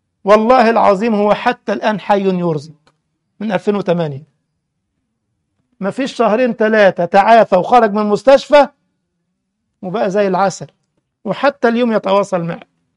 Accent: Egypt; now in Germany; عندنا في القاهرة في المنصورة كده في كبائن للتليفونات الأرضية

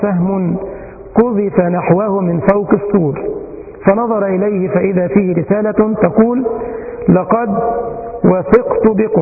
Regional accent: Egypt; وعندنا في مصر موجودة في كل ميدان عندنا نافورة

